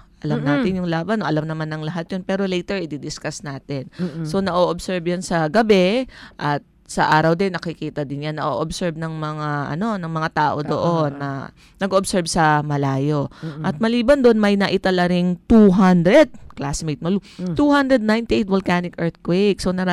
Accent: Ilocos Region, Philippines; Kasi taga Pangasinan ako. Umabot talaga doon. Bata pa ako.

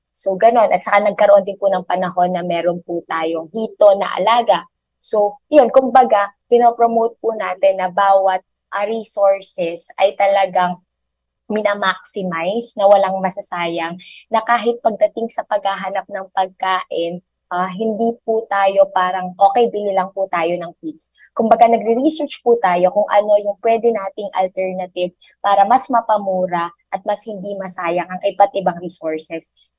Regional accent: Bulacan, Philippines; Yung hometown ko po, ang bayan ng Pombong, ay may coastal barangays din.

